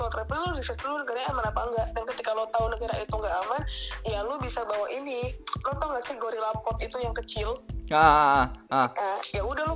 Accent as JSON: {"language": "Indonesian", "town": "Bekasi", "region": "West Java", "country": "Indonesia", "said": "gue dari Bekasi nih ya, kota yang di peta aja di bang luar planet gitu kan."}